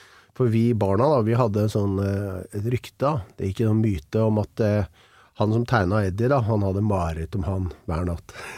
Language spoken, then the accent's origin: Norwegian; Oslo, Norway; Jeg på Romsås, der jeg vokste opp. Vi gikk på Tiuleiken skole, både jeg og broren min på barneskolen her oppe.